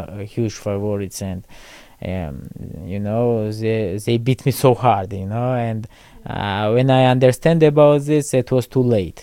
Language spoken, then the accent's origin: English; Tbilisi, Georgia; English is a second language; also born or lived in Zugdidi; And then when I was 1 year old, we go in Tbilisi, and I grew up there in Tbilisi.